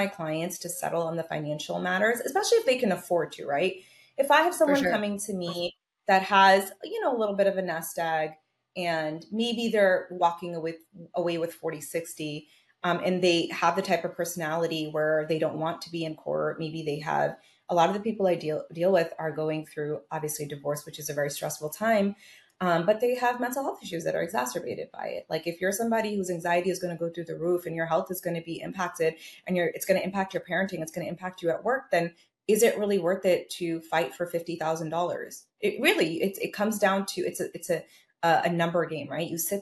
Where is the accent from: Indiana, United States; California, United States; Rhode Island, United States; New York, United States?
New York, United States; now in Texas, United States; I'm from New York. I always start with that. I moved to Texas 3 years ago.